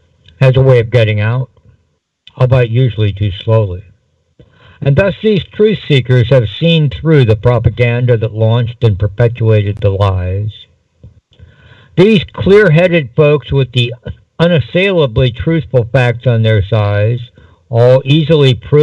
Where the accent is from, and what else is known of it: Moonrock Lake, Ohio, United States; born or raised there